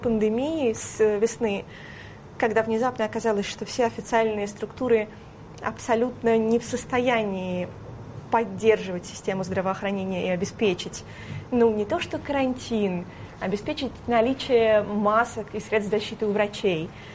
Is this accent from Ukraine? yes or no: no; Belarus; Ну, я сама из Беларуси. Я родилась там, прожила практически всю жизнь.